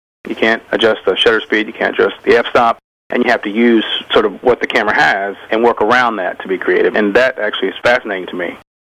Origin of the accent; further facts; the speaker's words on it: Georgia, United States; also born or lived in England; I grew up in South Georgia, and we lived in England for a while when I was a kid. I was probably 12.